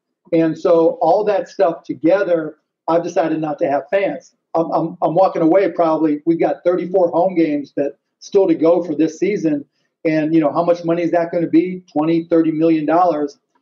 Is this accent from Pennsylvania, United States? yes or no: yes; Pittsburgh, Pennsylvania, United States; I grew up in Pittsburgh. I'm a big Steelers fan